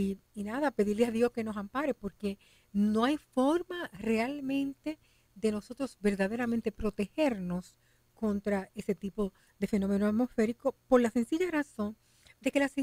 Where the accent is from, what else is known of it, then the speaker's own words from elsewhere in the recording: Dominican Republic; Yo creo que lo que nos toca ahora como dominicanos es simplemente mostrar nueva vez el alcance de nuestra solidaridad.